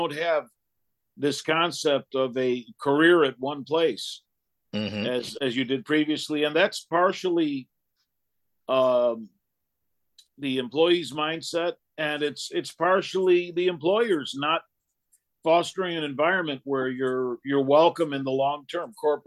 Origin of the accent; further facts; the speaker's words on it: Chicago, Illinois, United States; born there; I was born in Chicago. My parents are immigrants from Pakistan.